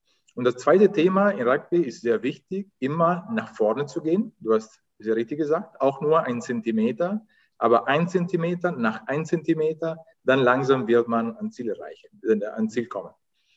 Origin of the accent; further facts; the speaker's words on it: Italy; ich weiß, als Italiener muss ich immer schmunzeln